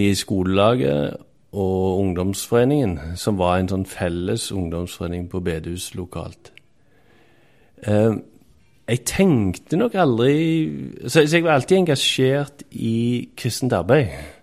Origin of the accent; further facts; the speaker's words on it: Randaberg, Rogaland, Norway; og jeg vokste opp på Randaberg, ut forbi Stavanger.